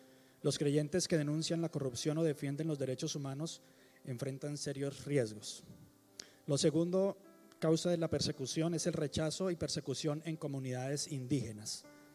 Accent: Colombia; somos colombianos y queremos estar orando por algunas cosas

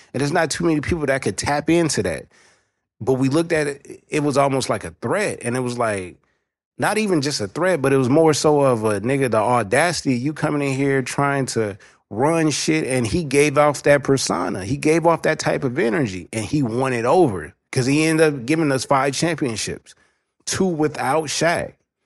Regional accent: Hollywood, California, United States; We come from Hollywood, so we could point out the fakeness.

